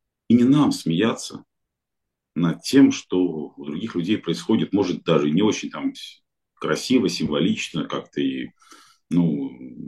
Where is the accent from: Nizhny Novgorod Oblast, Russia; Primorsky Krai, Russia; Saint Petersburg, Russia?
Saint Petersburg, Russia; Потому что я петербуржец, конечно. Я даже больше скажу, я вселястроец. Я человек, который вот прожил всю жизнь на Васильевском острове. Для меня это родной район.